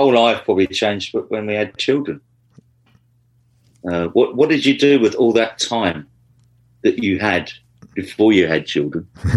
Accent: London, United Kingdom; London? North London.

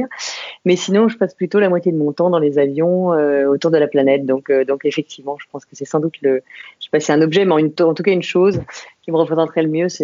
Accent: Saint-Maurice, Île-de-France, France; Alors moi, je suis une parisienne. En fait, je suis une banlieusarde. Je suis née à Saint-Maurice, tout à côté de Paris. Et j'ai vécu en banlieue parisienne pendant des années autour de Paris. Donc, mes racines sont en Île-de-France.

